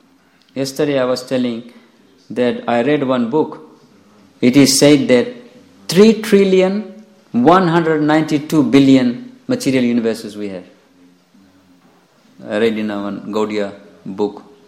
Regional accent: Fiji; now in Slovenia; This is Slovenia, I'm from Fiji, somebody's from America, somebody from Sweden.

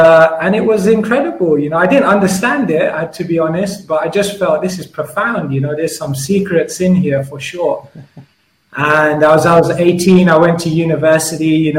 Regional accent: Wembley, London, United Kingdom; I mean, I grew up as your average kid. I grew up in Wembley.

